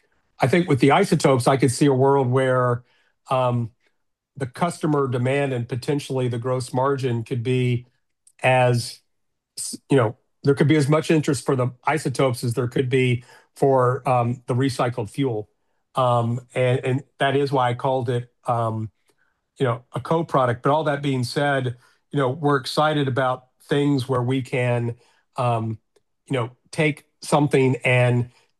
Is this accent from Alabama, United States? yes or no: no; Louisville, Kentucky, United States; now in Chicago, United States; I live in Chicago. I grew up in Louisville, Kentucky.